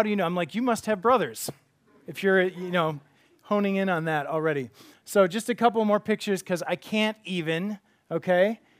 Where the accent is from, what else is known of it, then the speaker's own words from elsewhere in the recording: Grand Forks, North Dakota, United States; born there; also born or lived in Tulsa; I was born in Grand Forks, North Dakota.